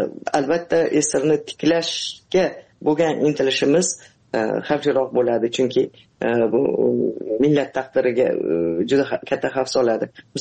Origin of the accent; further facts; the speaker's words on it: Tashkent, Uzbekistan; Ha, men Toshkentda tug'ilib o'sganman. Ha, Toshkent.